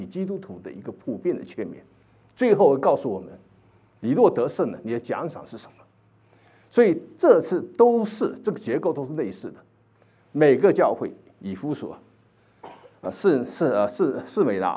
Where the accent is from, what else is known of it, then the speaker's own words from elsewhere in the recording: China; 比如说我们中国人很爱吃